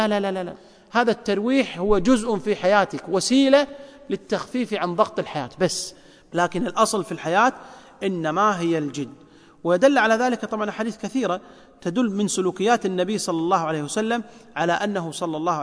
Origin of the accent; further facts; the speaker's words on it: Kuwait; عندنا في الكويت